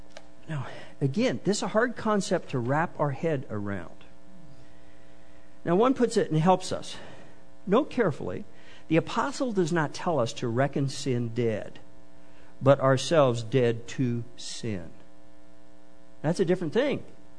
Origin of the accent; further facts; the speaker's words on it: Kansas, United States; It doesn't really matter that I came from Kansas, except I had a really nice mother.